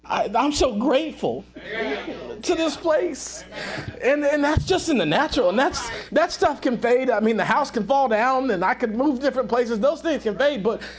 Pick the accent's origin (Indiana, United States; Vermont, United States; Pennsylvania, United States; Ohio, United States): Ohio, United States; Dayton; now in Fairborn, United States; We came from Dayton, the middle of Dayton, the ghetto of ghettos. And it was terrible. And we come here to Fairborn.